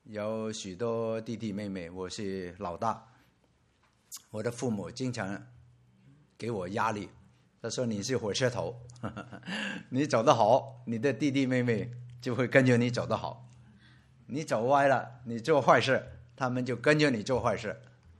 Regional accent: Hong Kong; 我是来自香港

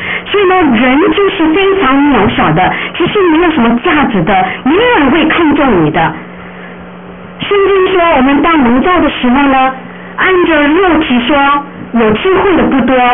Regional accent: South Korea; Chinese is a second language; 比如说我是韩国人，那你讲普通话讲得好，怎么样怎么样好，也不能跟那个中国人那样好

